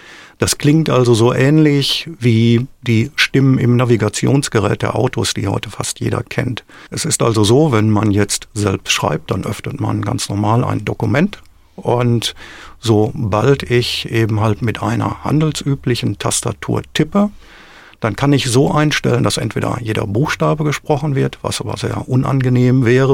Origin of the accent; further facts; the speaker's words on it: Essen, North Rhine-Westphalia, Germany; born there; Ja, ich wurde 1957 in Essen geboren